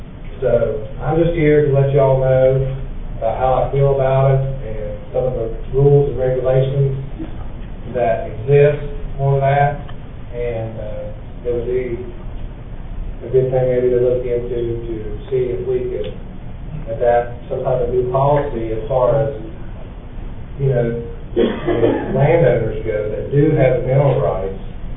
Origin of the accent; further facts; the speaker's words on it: West Virginia, United States; I'm from Jackson County, and I'm here on behalf of myself and some concerned citizens of Ripley